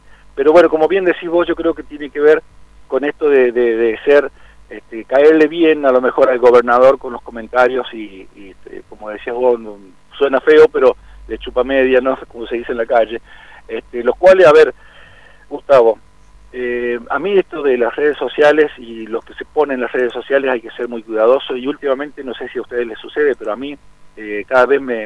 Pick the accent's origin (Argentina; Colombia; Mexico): Argentina